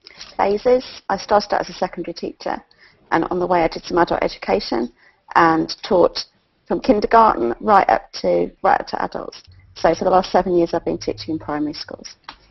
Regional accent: England, United Kingdom; moved away as an adult; now in Switzerland; I am English, but I now live in Switzerland. I moved here with my husband's job.

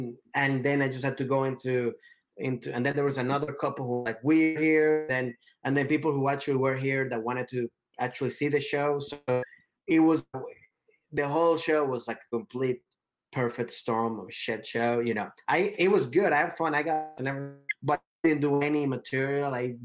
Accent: Bethesda, Maryland, United States; I grew up in Bethesda

